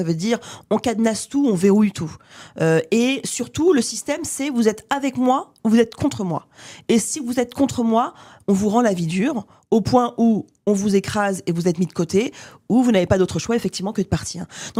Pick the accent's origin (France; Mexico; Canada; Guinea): France; Romorantin, Centre-Val de Loire; moi je viens de Romorantin, en Sologne. C'est pas mon département d'origine, je n'y ai pas vécu.